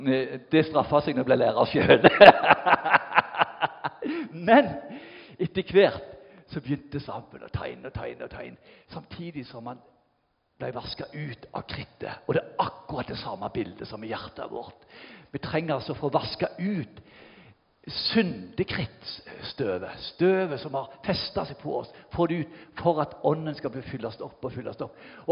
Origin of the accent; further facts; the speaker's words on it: Ganddal, Rogaland, Norway; Men jeg husker godt hjemme på Gandal, første dagen om høsten